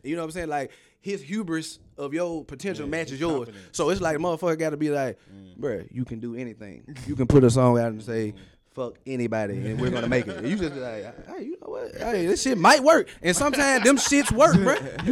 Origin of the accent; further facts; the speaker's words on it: North Carolina, United States; Nigga, I'm coming from North Carolina, nigga. Like, damn, we go to the community pool.